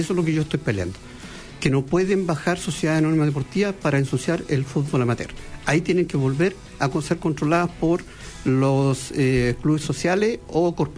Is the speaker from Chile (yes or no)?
yes; Concepción, Biobío, Chile; Sí, pues, yo soy de Concepción.